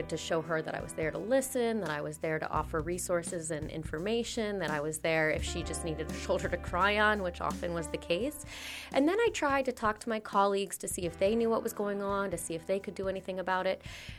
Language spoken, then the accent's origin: English; United States; So I moved to New York City because I'm from the States.